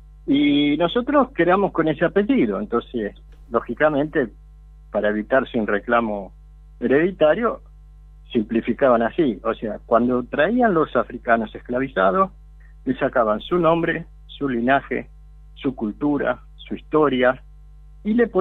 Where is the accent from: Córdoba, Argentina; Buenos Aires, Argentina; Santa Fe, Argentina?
Buenos Aires, Argentina; born there; yo nací en Buenos Aires, a 4 cuadras de la Casa de Gobierno, en Chacabuco, en pleno Montserrat, en el año 48